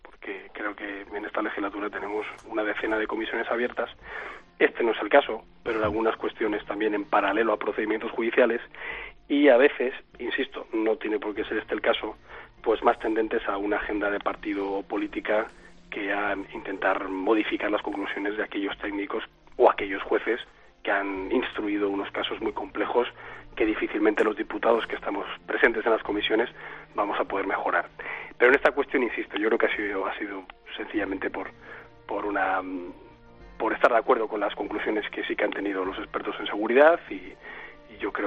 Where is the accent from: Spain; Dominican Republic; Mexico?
Spain; Uno, como español y posible contribuyente